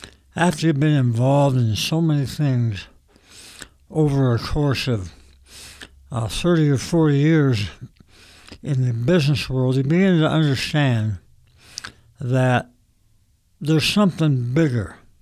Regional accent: Utah, United States; Yeah, well, I was born and raised in Utah. I was born to a family of Italian immigrants, all from Italy, and I've lived in Utah my entire life.

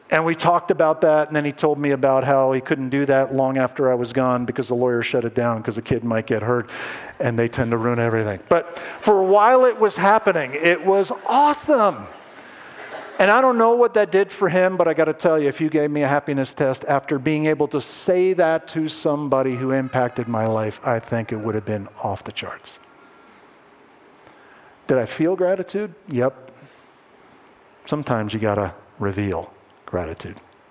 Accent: East Coast, United States; I grew up on the East Coast

